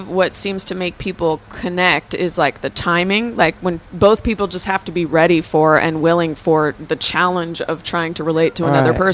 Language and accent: English; Oakland, California, United States; I grew up in Oakland, and, you know, I was co-parented by a black woman